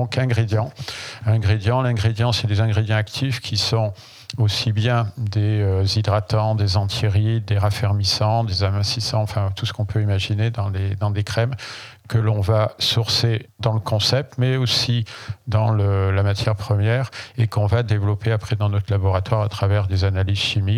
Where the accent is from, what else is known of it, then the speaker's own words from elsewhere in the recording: Clermont-Ferrand, Auvergne-Rhône-Alpes, France; j'ai créé GreenTech à Clermont-Ferrand, qui est ma région d'origine